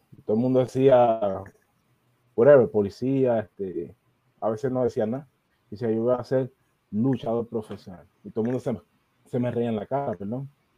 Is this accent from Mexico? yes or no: no; Dorado, Puerto Rico; also born or lived in New York; yo nací en Nueva York, pero yo me crié en Puerto Rico, específicamente en Dorado. Y yo vivía en un barrio, el barrio Marismilla de Dorado, un barrio humilde